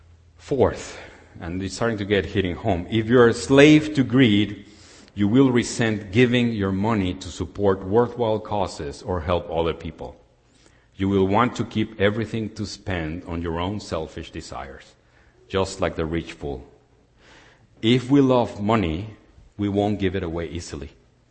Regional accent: Mexico; I come from Mexico, and I've been working for financial institutions all my life on the IT sector

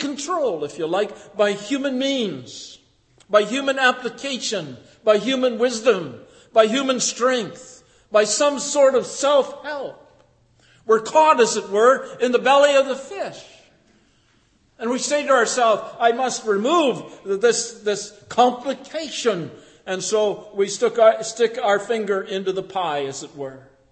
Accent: Dryden, Ontario, Canada; I grew up in Dryden, Ontario, just in case any of you have forgotten. As a boy, I went to Albert Street Public School.

